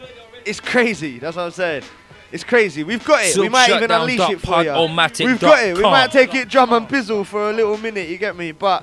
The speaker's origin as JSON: {"language": "English", "country": "Ireland", "said": "I'm Irish. It's like Tourette's for me, you get me?"}